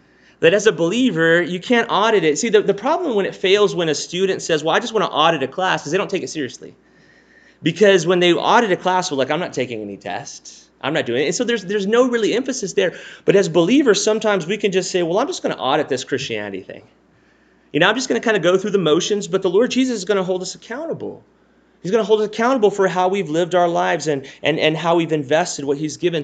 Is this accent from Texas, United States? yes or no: yes; Texas, United States; Now, it's hard for me as a Texan to read this